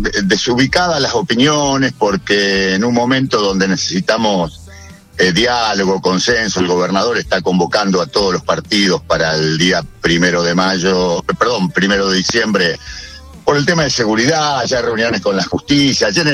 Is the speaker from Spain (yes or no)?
no; San Justo, Santa Fe, Argentina; born there; yo en realidad como todo tipo, como toda persona del interior, yo soy nacido en San Justo.